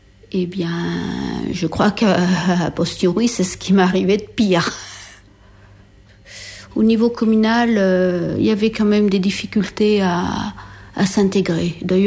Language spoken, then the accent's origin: French; Clermont-Ferrand, Auvergne-Rhône-Alpes, France; Donc, maintenant, je me considère de la région. Voilà. Non, je suis de Clermont-Ferrand.